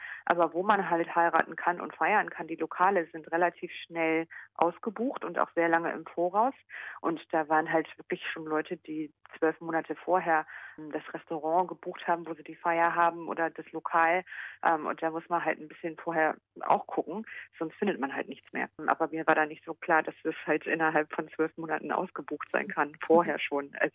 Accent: Germany; first language German; Natürlich, ich bin Deutsch und das ist meine Muttersprache

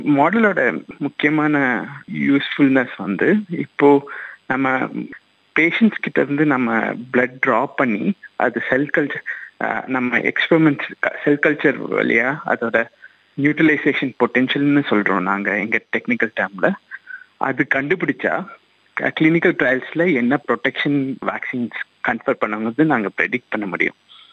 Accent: Coimbatore, Tamil Nadu, India; moved away as an adult; also born or lived in Bangalore; now in Australia; நான் வந்து கோயம்புத்தூர்ல தான் வளர்ந்தேன்.

